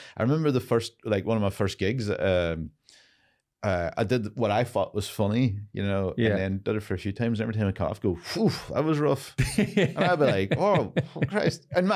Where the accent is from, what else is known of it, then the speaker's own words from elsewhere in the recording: County Donegal, Ireland; Like if I started my sets going, oh, I'm from Donegal